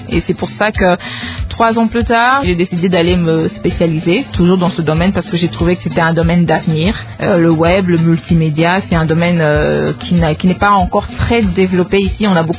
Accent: Boamanda, Équateur, DR Congo; J'ai grandi à Boamanda pendant un moment avec mon père à l'Équateur, c'est une mission catholique.

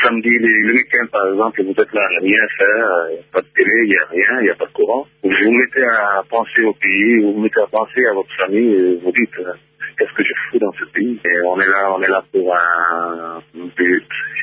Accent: DR Congo; je suis congolais, d'ailleurs.

